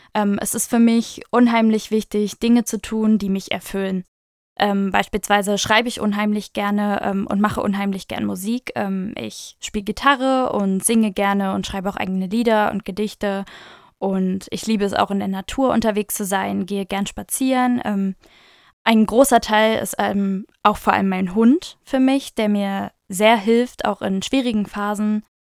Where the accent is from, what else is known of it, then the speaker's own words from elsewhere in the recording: Schönebeck, Saxony-Anhalt, Germany; moved away as an adult; now in Leipzig, Germany; ich studiere Soziale Arbeit im Bachelor an der HTWK. Ursprünglich komme ich aus Schönebeck, das ist eine Kleinstadt in der Nähe von Magdeburg, und ich bin für das Studium ca. 120 Kilometer weitergezogen nach Leipzig, wo ich jetzt seit ca. einem Jahr lebe.